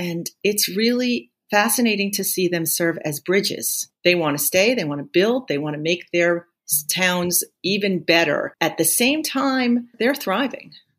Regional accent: Brooklyn, New York, United States; I'm a city kid, born and raised in Brooklyn. This has been quite a journey for me. I was raised in this big Greek immigrant family

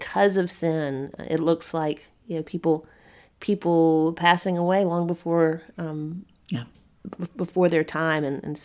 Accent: Spartanburg, South Carolina, United States; So I'm from South Carolina.

